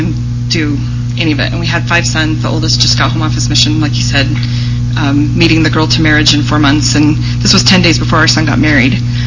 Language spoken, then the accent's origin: English; Oregon, United States; we're from Oregon.